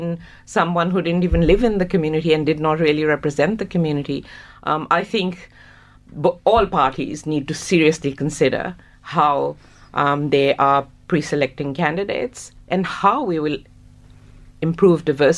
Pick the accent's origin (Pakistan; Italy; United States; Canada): Pakistan; now in Australia; I grew up in Pakistan, as most people know, and I think I lived in 2 houses, really, in my whole life there. I came to Australia, and I think I moved 5 times in the first 5 years of living here.